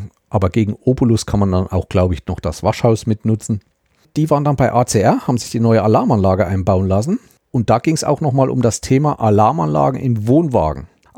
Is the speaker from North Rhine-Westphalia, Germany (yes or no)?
no; Thuringia, Germany; Ich stamme ja aus dem Landkreis Meiningen-Schmalkalden.